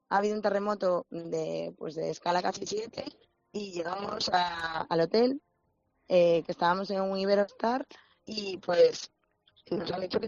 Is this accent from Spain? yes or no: yes; Vigo, Galicia, Spain; Pues nosotros, la verdad, ayer somos de Vigo